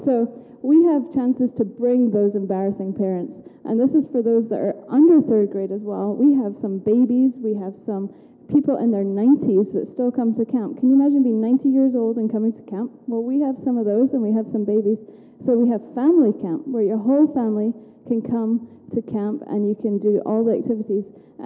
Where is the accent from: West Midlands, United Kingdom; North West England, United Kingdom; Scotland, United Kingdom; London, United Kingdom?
Scotland, United Kingdom; and I'm from Scotland, but I have a bit of a mixture of an accent.